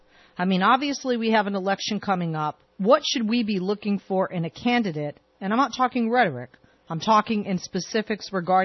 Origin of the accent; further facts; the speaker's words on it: Boston, Massachusetts, United States; I'm from Boston, I couldn't believe my home people elected him governor.